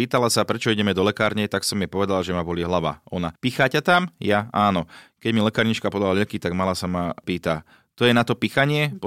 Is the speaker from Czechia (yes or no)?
yes; Czechia; Slovak is a second language; Som si Češka